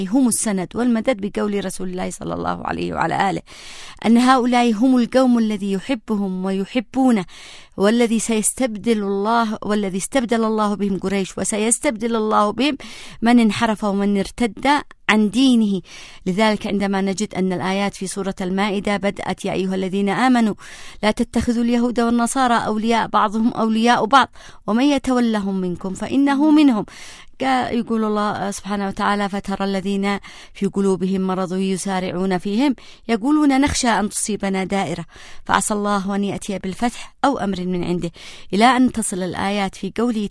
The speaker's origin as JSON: {"language": "Arabic", "country": "Yemen", "said": "نجدها منتشرة في كل تفاصيل حياتنا كيمنيين"}